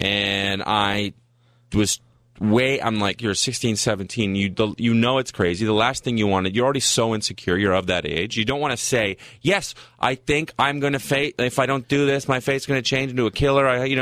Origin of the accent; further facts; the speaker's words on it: Ottawa, Ontario, Canada; also born or lived in Saskatchewan; I'm from Ottawa.